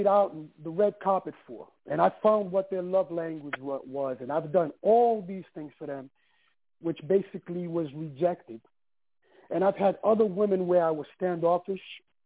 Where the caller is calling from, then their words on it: San Diego, California, United States; I'm calling from San Diego.